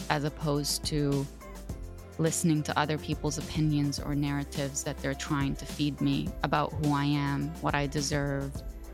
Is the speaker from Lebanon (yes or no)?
yes; Lebanon; first language Arabic; English is a second language; now in Canada; So I'm the only one in my family who was born and raised in Lebanon.